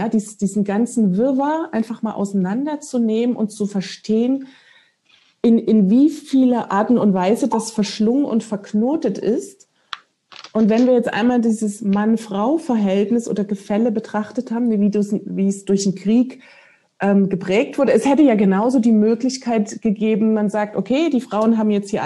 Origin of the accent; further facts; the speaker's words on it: Dresden, Saxony, Germany; born there; Ich bin ja auch eine Nachfahrin der Dresdner Trümmerfrauen. Ja, ich bin in Dresden geboren.